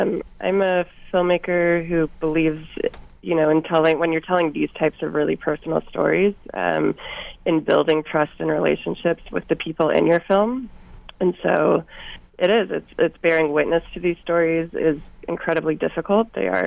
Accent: Phoenix, Arizona, United States; So I grew up in Phoenix, Arizona, and as a teenager, a lot of kids from my high school were sent to these programs

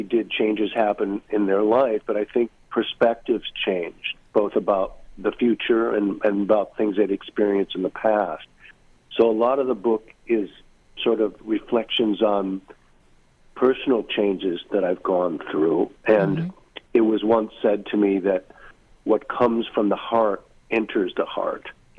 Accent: St. Louis Park, Minnesota, United States; I grew up in Minneapolis, St. Louis Park, if you know that place.

